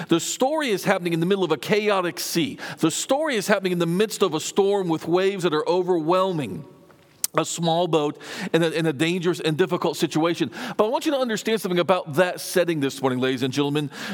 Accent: Tampa, Florida, United States; I grew up in the Tampa, Florida area, where we have a lot of boating, both in the bay and in the Gulf just offshore.

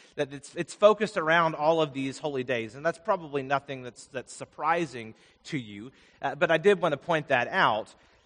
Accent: Vermont, United States; also born or lived in Louisville, Kentucky; now in Texas, United States; I was born in Louisville, Kentucky, and lived there for the first 7 years of life. And then we moved to Vermont. My dad preached up there for 12 years, very different kind of place than Kentucky. And then I've lived all the way down here in Texas.

